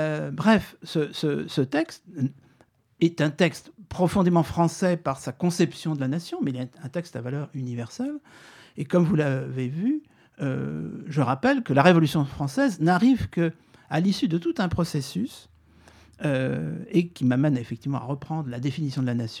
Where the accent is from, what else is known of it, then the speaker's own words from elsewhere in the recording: Brittany, France; pas simplement parce que je suis breton comme lui